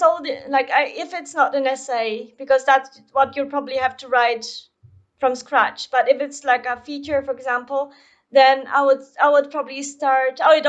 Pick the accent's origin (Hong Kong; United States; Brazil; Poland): Poland; I'm originally from Poland, and there was this video campaign trying to kind of create unity between Polish people by the power of bread.